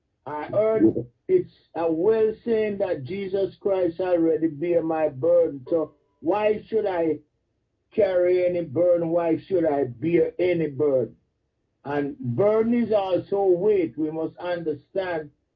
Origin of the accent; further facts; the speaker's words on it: Jamaica; I grew up in Jamaica country, and I usually go bush or field, whatever you call it, with my father.